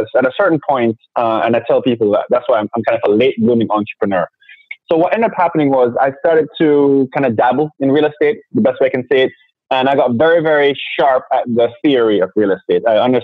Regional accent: Jamaica; moved away as an adult; now in Miami, United States; I'm Jamaican. Anyone who talks to me long enough figures that part out. But I've been in Miami since 2002

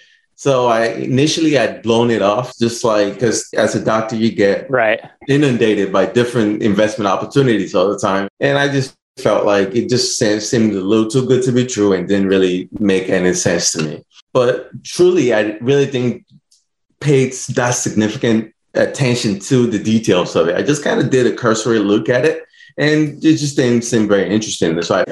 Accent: Nigeria; now in United States; So for me, obviously, I was born and raised in Nigeria. I came into the U.S. and just wanted to figure out how to achieve my American dream.

